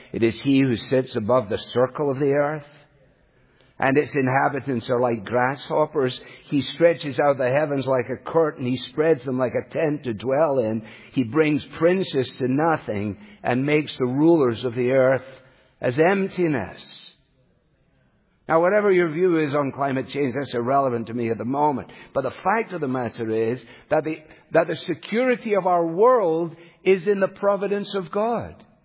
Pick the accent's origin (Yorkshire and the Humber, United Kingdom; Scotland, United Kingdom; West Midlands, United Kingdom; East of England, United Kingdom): Scotland, United Kingdom; Glasgow; born there; Now, I was born in Glasgow.